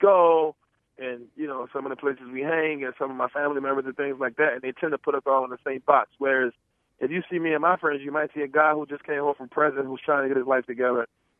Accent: Baltimore, Maryland, United States; Well, as a child growing up in East Baltimore, there was numerous locations around my own neighborhood where you could get a gun from.

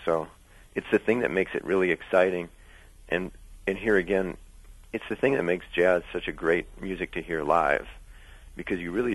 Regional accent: Milwaukee, Wisconsin, United States; I grew up here in Milwaukee, and I started...

